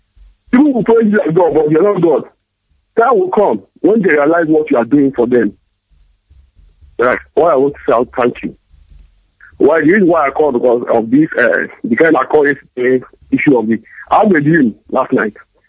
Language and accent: English; Imo, Nigeria; now in Abuja, Nigeria; Okay, I'm calling from Abuja. I'm here from Ukwara Piebe in Imo State, Biafra Land.